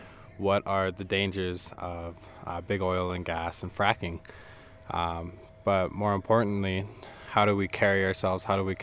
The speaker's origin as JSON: {"language": "English", "region": "North Dakota", "country": "United States", "said": "I come from the Ojibwe and Dakota Nations in North Dakota, and I'm a water protector."}